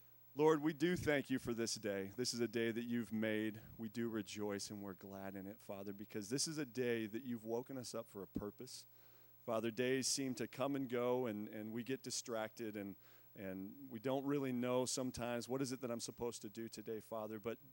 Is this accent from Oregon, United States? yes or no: yes; Winston, Oregon, United States; I grew up just outside of Roseburg. I was born in Roseburg. I grew up in Winston, Oregon. Went to Douglas High School, so not far from here